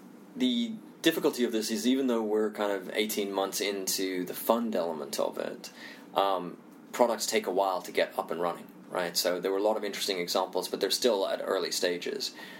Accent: India; also born or lived in Indonesia; I'm Indian, I also grew up in Indonesia

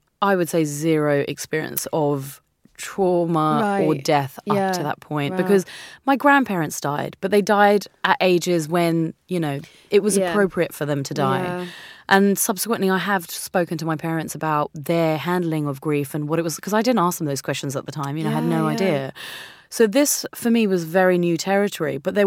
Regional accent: India; And I felt that although I am here, this is also because I'm Indian. This is half of my home.

